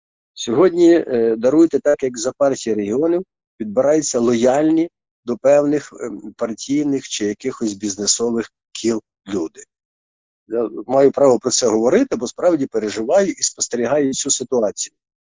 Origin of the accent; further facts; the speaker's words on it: Kaniv, Cherkasy Oblast, Ukraine; я з Канева, що я з музею Шевченка